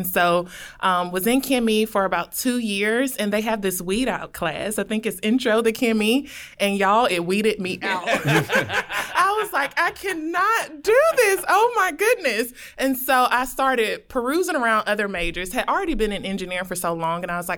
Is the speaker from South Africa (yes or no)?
no; Auburn, Alabama, United States; I'm from Auburn, yes.